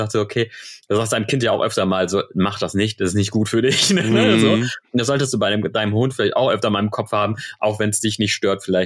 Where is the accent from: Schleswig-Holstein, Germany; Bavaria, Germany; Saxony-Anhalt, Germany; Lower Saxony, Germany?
Lower Saxony, Germany; Emden; da, wo ich groß geworden bin, Enten, das ist eine Stadt in Ostfriesland halt, ne, das ist aber Stadt, also das ist jetzt nicht Hamburg, ne. Ich glaube, die haben so zwischen 50 und 60.000 Einwohner. Ne? Also das ist eine Kleinstadt.